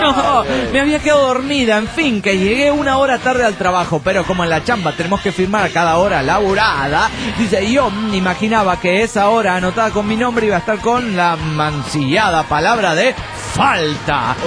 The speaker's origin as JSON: {"language": "Spanish", "region": "Córdoba", "country": "Argentina", "said": "de Córdoba, Argentina."}